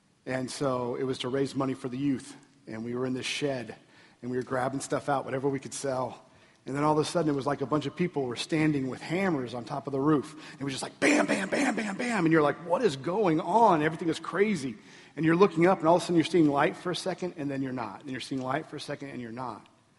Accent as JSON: {"language": "English", "region": "the South", "country": "United States", "said": "You know, we're from the South. We're stubborn."}